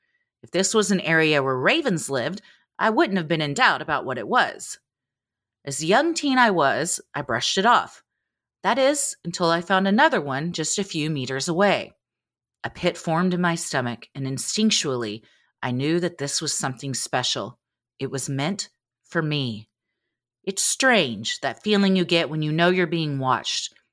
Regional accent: Norway; English is a second language; English isn't my first language, and it's hard to describe something you can't comprehend in a language that isn't your own. I hope you enjoy it either way. First, some context. I've grown up in the middle of Norway, a region known for sprawling mountains

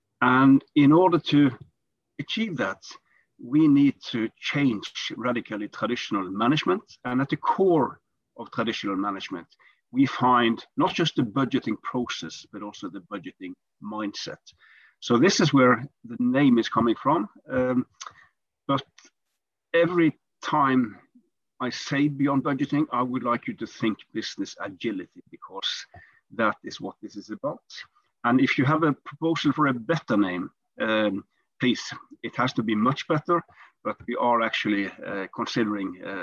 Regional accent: Stavanger, Rogaland, Norway; English is a second language; I'm fine, and I'm in Norway, in my hometown of Stavanger.

